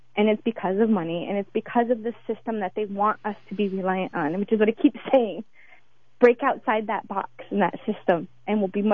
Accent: Fort Berthold, North Dakota, United States; I'm from Fort Berthold. It's called Fort Berthold because it literally was a fort that was built to keep my nations, the Mandan, Hidatsa, Rikara nations, in it

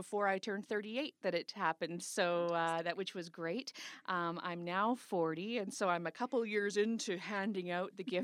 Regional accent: Red Deer, Alberta, Canada; now in Edmonton, Canada; I grew up in Red Deer, 20 years in Red Deer, and now 20 years in Edmonton.

